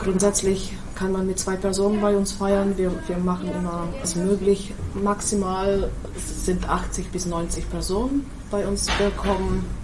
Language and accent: German; Low Tatras, Slovakia; Ich komme aus der Slowakei, aus einem kleinen Dorf in der Niederen Tatra. Bin da ganz bescheiden aufgewachsen.